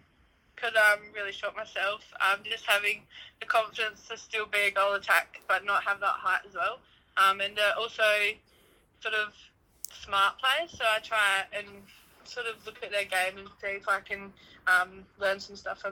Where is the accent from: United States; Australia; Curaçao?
Australia; Kangaroo Island, South Australia; now in Adelaide, Australia; because I come from Kangaroo Island, so I started netball over there when I was about 5.